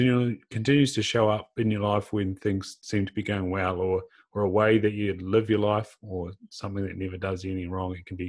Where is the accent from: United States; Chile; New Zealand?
New Zealand; Invercargill, Southland; growing up in Invercargill, seeing things like the Kepler, seeing things like Coast to Coast